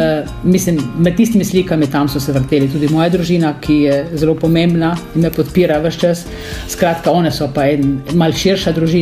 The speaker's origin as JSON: {"language": "Slovenian", "town": "Prem", "region": "Littoral–Inner Carniola", "country": "Slovenia", "tie": "born there", "lives_now": "Ilirska Bistrica, Slovenia", "said": "Jaz sem rojena na Premu, prav doma sem rojena."}